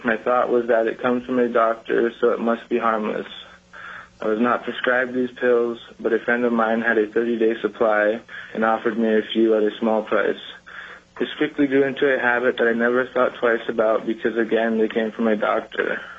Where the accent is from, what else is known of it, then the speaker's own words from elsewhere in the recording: Dillingham, Alaska, United States; I am from Dillingham, Alaska. I have seen the opioid epidemic firsthand in my community.